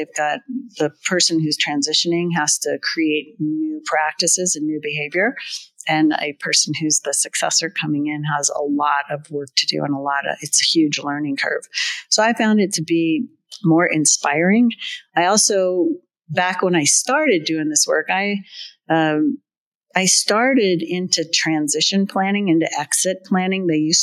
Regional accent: Colorado, United States; I grew up in Colorado

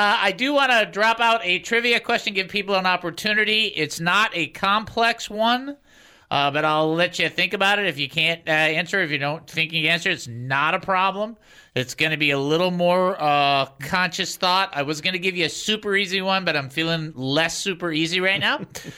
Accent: Detroit, Michigan, United States; Well, I am from Detroit, but still not my fault.

